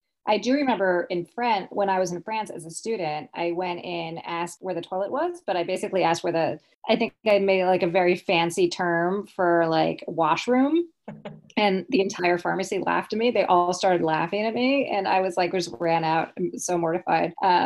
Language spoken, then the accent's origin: English; West Orange, New Jersey, United States; now in Cranford, United States; I grew up in West Orange, New Jersey.